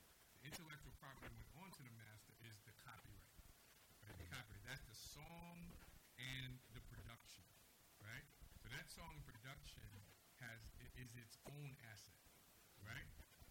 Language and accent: English; Bronx, New York, United States; I grew up in the Bronx, South Bronx, Soundview.